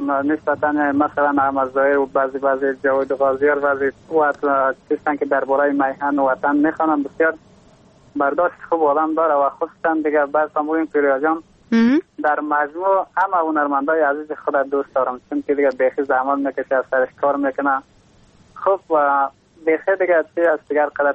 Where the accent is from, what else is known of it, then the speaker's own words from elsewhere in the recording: Takhar, Afghanistan; از باستان تخار، امرای خوارک خودم